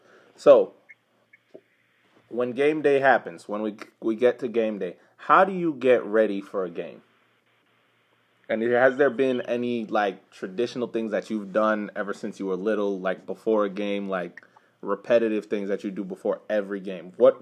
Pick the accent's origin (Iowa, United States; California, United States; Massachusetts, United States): Massachusetts, United States; Boston; I grew up in Boston, so watching New England Revolution